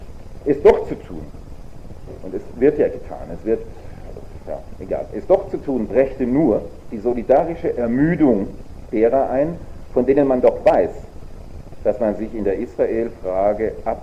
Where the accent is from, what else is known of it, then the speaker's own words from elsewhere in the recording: Germany; also wenn wir so als Deutsche von einem iranischen Oppositionellen gelobt werden